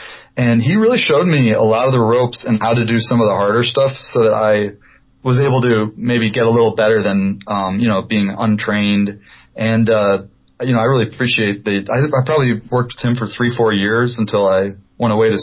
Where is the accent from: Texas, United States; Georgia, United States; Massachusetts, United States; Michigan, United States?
Michigan, United States; Detroit; I grew up in Detroit, and there's this blues guy that was a teacher that my friend was taking lessons from